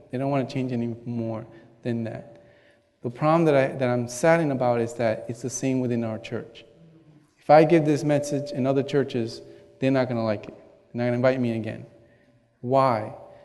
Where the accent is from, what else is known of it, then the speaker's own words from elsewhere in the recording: Rhode Island, United States; I grew up north in Rhode Island, and it's one of most the atheistic places in the country.